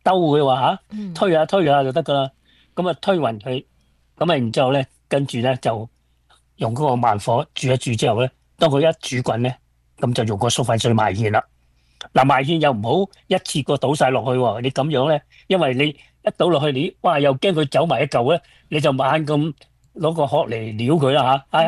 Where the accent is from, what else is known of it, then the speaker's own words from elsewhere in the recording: Guangdong, China; 我系广东人，所以口味唔及佢哋啲北方人咁样。